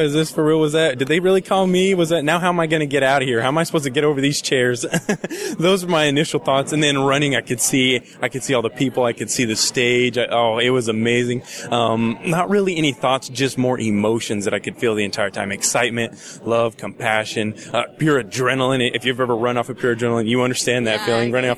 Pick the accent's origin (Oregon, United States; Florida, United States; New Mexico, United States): New Mexico, United States; I served as a state officer twice in my home state of New Mexico